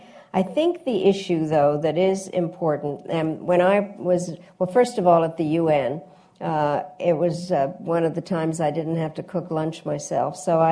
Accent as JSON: {"language": "English", "country": "United States", "said": "So being an American, I created a caucus"}